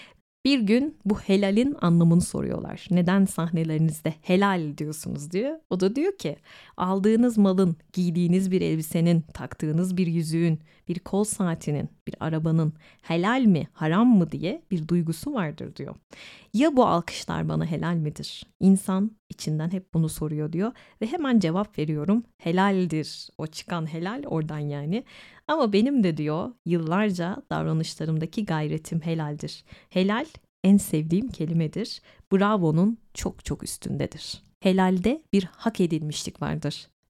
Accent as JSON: {"language": "Turkish", "region": "İzmir", "country": "Turkey", "said": "Her İzmirlinin … 'le bir anısı vardır, biliyorsunuz ben de İzmirliyim."}